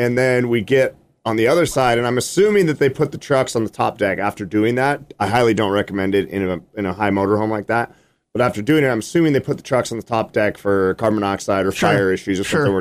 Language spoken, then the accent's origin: English; Butte, Montana, United States; now in Wise River, United States; Butte, Montana is my hometown. Wise River's about 38 miles outside of Butte.